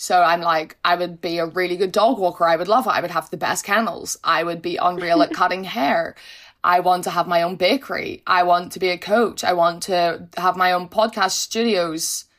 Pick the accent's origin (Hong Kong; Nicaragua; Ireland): Ireland; I'm ginger and I'm Irish.